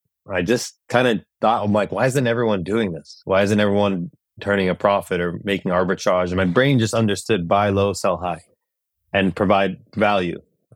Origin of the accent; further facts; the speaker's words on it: Hebron, West Bank, Palestine; now in United States; we're Palestinian, first generation American. We're very, very close to our roots. We grew up in Hebron, where my dad's from, which is known as Khalil, the biblical city of Hebron.